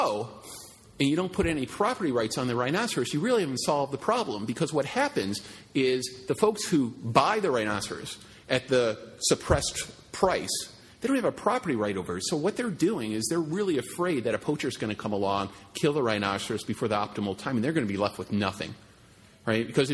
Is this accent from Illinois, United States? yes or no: yes; Chicago, Illinois, United States; I'm from South Chicago, folks, right? I grew up in President Obama's district.